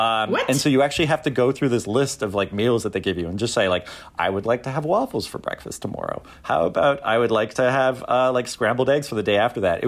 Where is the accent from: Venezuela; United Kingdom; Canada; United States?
Canada; it's been difficult for her, been quite intimidating to go to my hometown, which is like 99% like white French-Canadian French, where, you know, you will go, you'll go to the stores, you'll go to the restaurants, and they don't speak English.